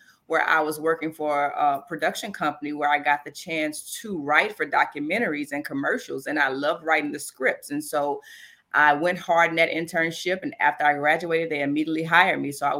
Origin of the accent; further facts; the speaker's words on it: Monroe, Louisiana, United States; So I am from Monroe, Louisiana. And from there, I went to Grambling State University.